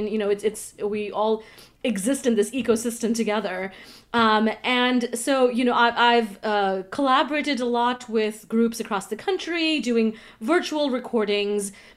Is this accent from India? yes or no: yes; India; I grew up in India. India being a British colony